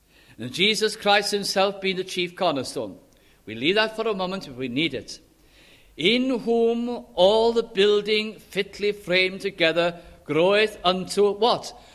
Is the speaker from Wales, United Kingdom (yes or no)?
yes; Wales, United Kingdom; I'm Welsh because I'm born in Wales.